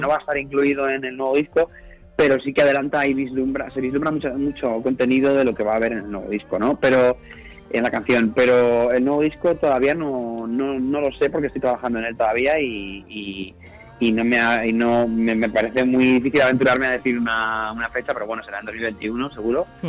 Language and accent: Spanish; Albacete, Castilla-La Mancha, Spain; born there; now in Madrid, Spain; En Madrid, que es donde vivo, donde resido. La verdad que Albacete es una ciudad donde nací, pero hace muchos años que no vivo ahí, desde los 18 años, que me fui a estudiar fuera